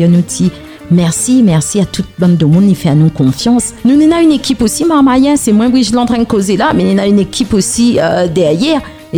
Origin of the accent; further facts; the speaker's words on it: Trois-Bassins, Réunion; que ce soit chez nous à Trois Bassins, mais un petit peu partout aussi ailleurs sur l'île de La Réunion